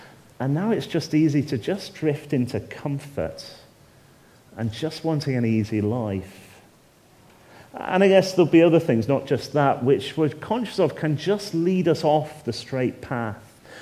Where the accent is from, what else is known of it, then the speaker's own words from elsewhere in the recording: United Kingdom; Now, obviously, I'm a bloke. I'm a British bloke at that.